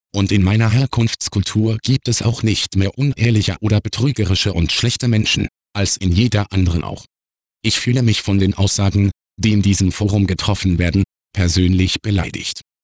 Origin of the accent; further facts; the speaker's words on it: Côte d’Ivoire; moved away as an adult; now in Germany; Ich komme aus der Elfenbeinküste und bin damals zum Studieren nach Deutschland gekommen.